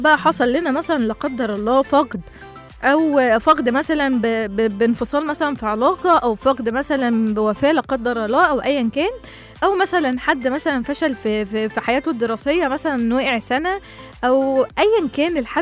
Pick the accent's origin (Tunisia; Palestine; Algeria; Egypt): Egypt; واحنا كشعب مصري معروفين ان الشعب المصري يعني معروف بخفة دمه